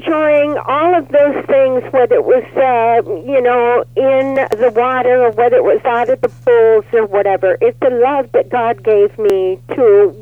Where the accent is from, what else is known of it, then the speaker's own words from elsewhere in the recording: Traer, Iowa, United States; now in Rochester, United States; I'm originally from Traer, Iowa. I grew up in Iowa, went to school, graduated in Iowa.